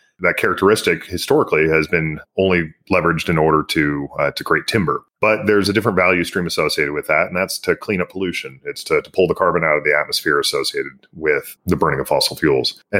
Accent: Boise, Idaho, United States; Yeah, so I grew up in Boise, Idaho

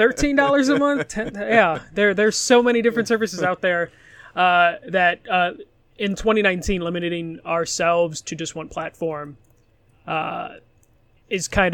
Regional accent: Chicago, Illinois, United States; I'm from Chicago.

